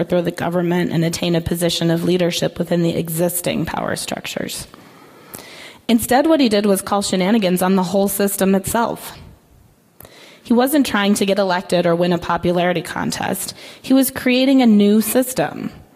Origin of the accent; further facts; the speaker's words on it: United States; But personally, as an American, I still have a bit of a chip on my shoulder about the whole King George thing.